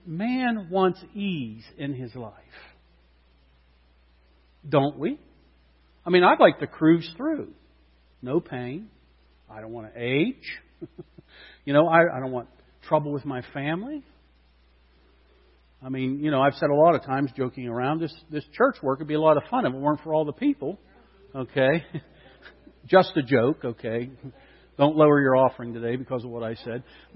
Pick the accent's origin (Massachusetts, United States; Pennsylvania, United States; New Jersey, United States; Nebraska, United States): Pennsylvania, United States; Slippery Rock; I'm not from Florida. I'm from Slippery Rock. Okay, if I go home, I go to Slippery Rock.